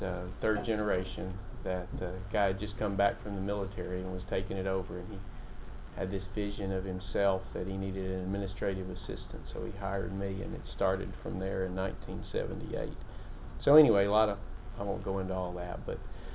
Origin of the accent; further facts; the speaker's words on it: Nashville, Tennessee, United States; But I grew up in the Church of Christ here in Nashville, born and raised.